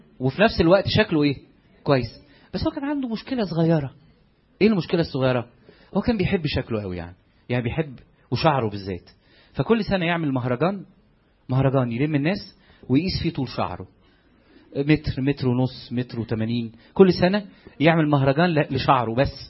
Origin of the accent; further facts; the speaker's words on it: Egypt; ده احنا كمصريين ما عندناش قيمه للوقت الحقيقه،